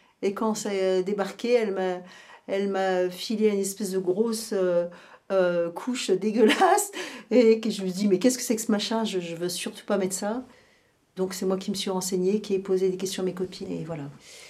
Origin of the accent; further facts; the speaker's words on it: Paris, Île-de-France, France; born there; Moi, je suis née à Paris, mais je me traîne ça.